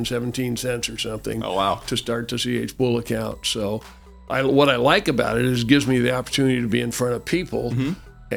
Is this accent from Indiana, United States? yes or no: no; Belmont, California, United States; The area, I grew up in Belmont, California, across the bay, went to a Lutheran church.